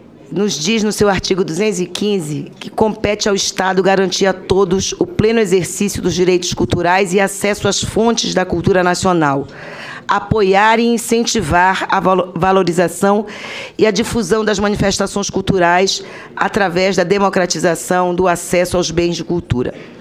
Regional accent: Pará, Brazil; Eu sou da região amazônica, sou do Pará

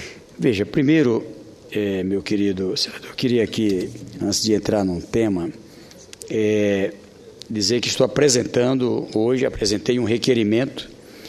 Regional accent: Oeiras, Piauí, Brazil; Oeiras, a minha cidade natal, no Piauí

